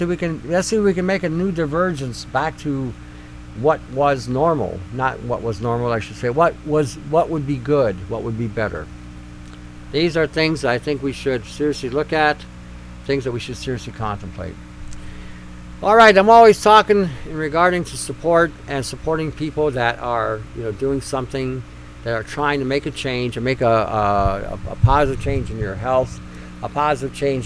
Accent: Canada; We're all Canadian. All Canadian.

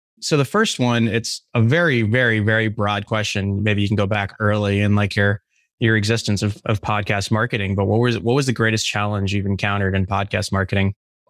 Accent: California, United States; now in New York, United States; I grew up in the Bay Area. I moved to New York about 4 years ago and started an executive recruiting firm.

